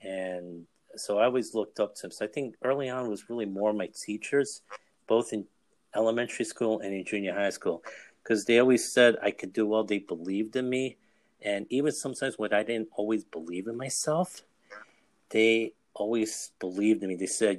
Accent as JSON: {"language": "English", "town": "New York City", "region": "New York", "country": "United States", "tie": "born or raised there", "said": "I'm a lifelong New Yorker, grew up in New York City, and I'm still here."}